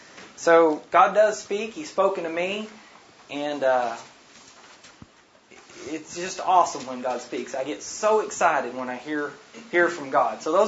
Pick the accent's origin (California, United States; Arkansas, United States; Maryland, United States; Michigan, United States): Arkansas, United States; we're from Northwest Arkansas